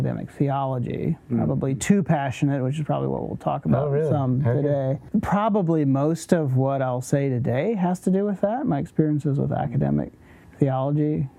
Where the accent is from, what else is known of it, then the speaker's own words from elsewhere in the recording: Virginia, United States; born there; now in Lancaster, United States; Yeah, so I was born in Virginia. Now I live in Lancaster. Never thought I would end up here.